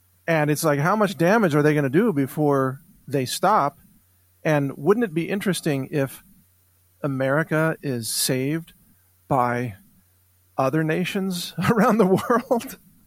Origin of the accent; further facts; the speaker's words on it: United States; of course, I'm an American. I live in Texas.